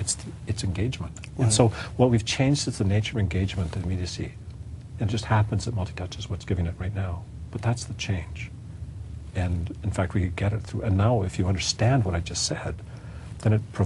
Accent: Canada; And being a Canadian.

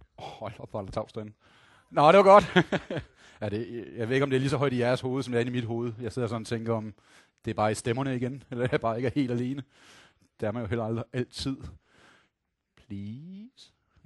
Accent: Jutland, Denmark; Jeg er fra Jylland

